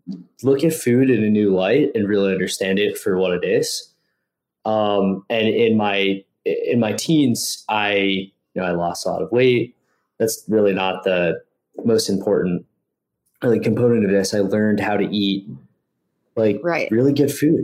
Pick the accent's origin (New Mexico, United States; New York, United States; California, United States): New York, United States; Westchester; I'm from New York. I'm from Westchester, a basic Italian American family upbringing, and food, like so many cultures, is central to just our family's existence.